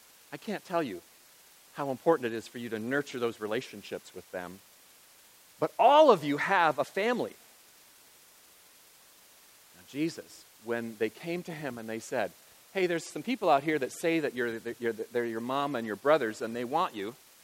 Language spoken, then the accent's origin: English; Nebraska, United States; We were a very, very poor family growing up in Nebraska.